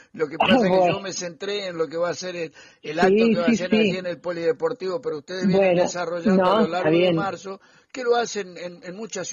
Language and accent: Spanish; Villaguay, Entre Ríos, Argentina; cómo se va a celebrar el Día Internacional de la Mujer en mi ciudad natal, en Villaguay